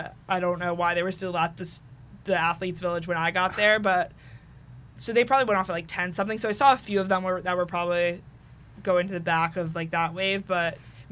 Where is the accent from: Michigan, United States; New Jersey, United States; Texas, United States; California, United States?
New Jersey, United States; I have a neighbor from my hometown in New Jersey that goes to BU grad school